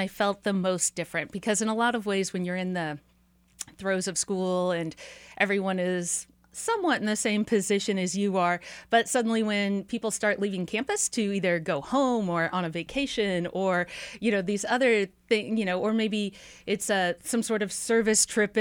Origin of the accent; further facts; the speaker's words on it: the Ozarks, United States; I was raised in the Ozarks, and so my number one goal from like the time I was tiny was I told my parents that I was moving to a city when I grew up.